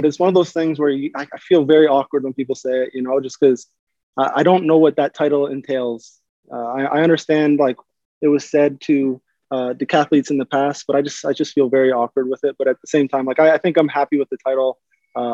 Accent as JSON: {"language": "English", "town": "London", "region": "Ontario", "country": "Canada", "said": "in my hometown, I'm from London, Ontario"}